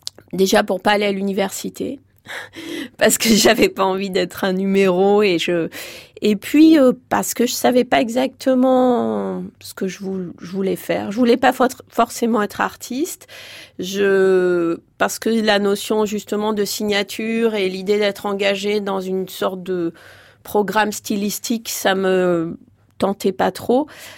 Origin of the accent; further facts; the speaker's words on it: Grenoble, Auvergne-Rhône-Alpes, France; moi j'ai grandi à Grenoble et j'ai eu vraiment la chance d'une part de profiter d'une ville qui était elle-même un laboratoire politique, social.